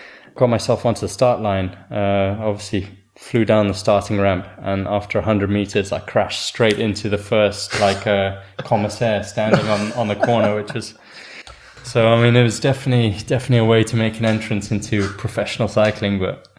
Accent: Kenya; Well, I mean, I was born in Kenya, grew up there.

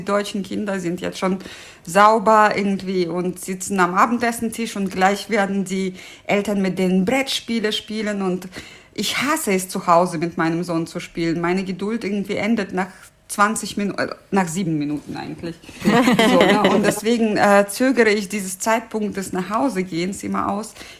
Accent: Uzbekistan; German is a second language; also born or lived in Russia; now in Germany; ich in Russland oder in Usbekistan, ich komme eigentlich aus Usbekistan, leben könnte.

